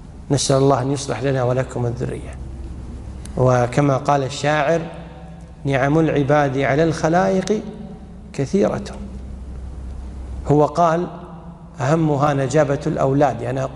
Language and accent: Arabic; Kuwait; عندنا بالكويت